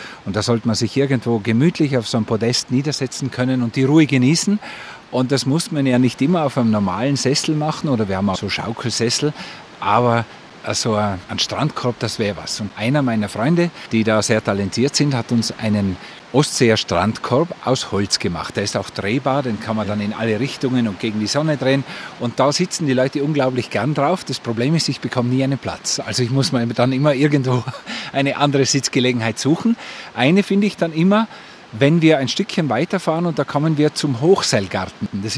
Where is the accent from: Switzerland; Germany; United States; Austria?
Austria; St. Anton, Tyrol; Ich bin hier geboren und hier aufgewachsen, bin ein stolzer Tiroler und ein stolzer St. Antoner